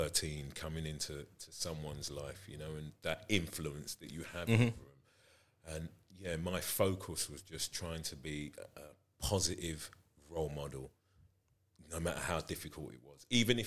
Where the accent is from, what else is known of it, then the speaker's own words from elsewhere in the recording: Nigeria; As a Nigerian